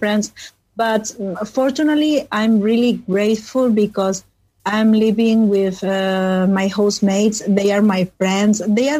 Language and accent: English; Barcelona, Catalonia, Spain; And in Catalonia, because I'm from Barcelona